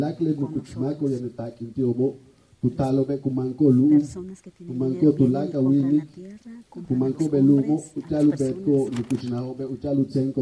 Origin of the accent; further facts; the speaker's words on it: Yucatán, Mexico; Yo soy de Soputa